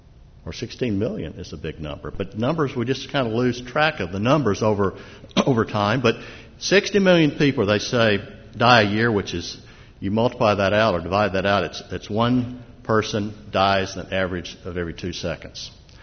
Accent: Nashville, Tennessee, United States; Now, I grew up in Nashville, Tennessee, and major road in Nashville called Gallatin Road

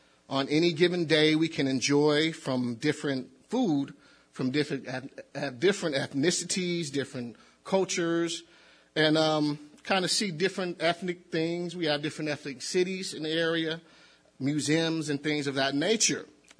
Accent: Santa Monica, California, United States; born there; Most of you know that I was born here in California, the city of Santa Monica, Los Angeles County.

